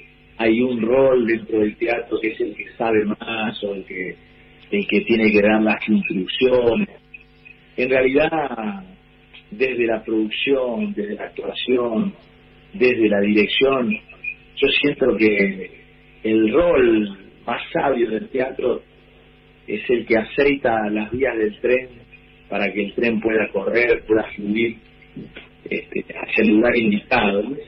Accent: Paraná, Entre Ríos, Argentina; Yo vivo en un barrio, nací en un barrio en Paraná, que se llama el barrio La Alcantarilla

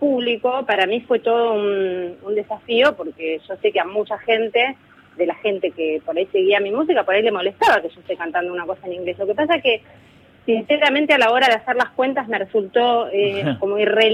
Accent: Argentina; se renota que soy argentina tocando, porque hay como una cosa criolla en la forma de pulsar las cuerdas, de cómo las hago vibrar. Yo soy criolla

